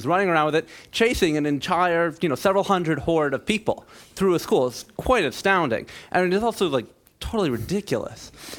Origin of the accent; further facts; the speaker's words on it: Minneapolis, Minnesota, United States; I'm from Minneapolis.